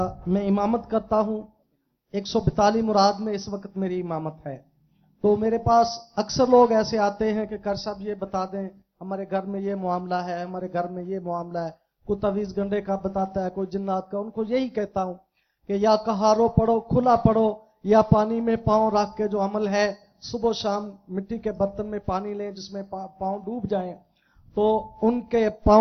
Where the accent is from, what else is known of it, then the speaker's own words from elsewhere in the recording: Bahawalnagar, Punjab, Pakistan; میں ضلع بہاول نگر سے آیا ہوں.